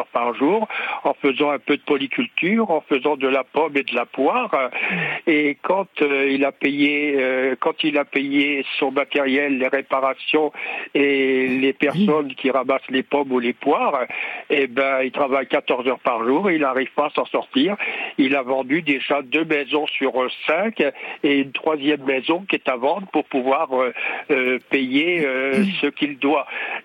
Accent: Auvergne-Rhône-Alpes, France; Moi, je suis de la Drôme et je vous appelle

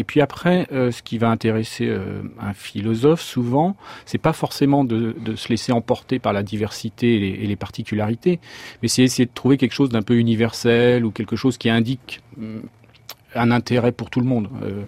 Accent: France; born there; je suis né en France, j'aurais pu naître ailleurs à telle époque.

